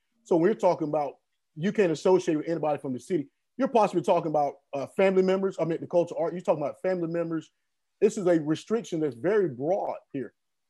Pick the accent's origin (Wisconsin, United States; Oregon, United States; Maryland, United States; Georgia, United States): Georgia, United States; Carrollton; I'm not sure the population, but I'm actually from the City of Carrollton. It's not a huge population.